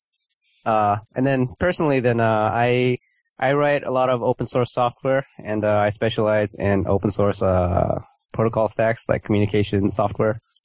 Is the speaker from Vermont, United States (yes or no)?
no; California, United States; now in Tokyo, Japan; I was born in California and born and raised in California, and I'm Chinese, so I'm an American-born Chinese. And then I moved to Japan. I moved to Tokyo actually